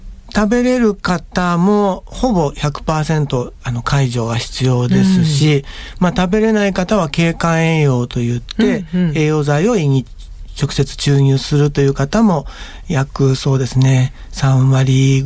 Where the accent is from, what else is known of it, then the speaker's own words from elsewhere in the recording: Kansai, Japan; 元々私はあの関西出身でして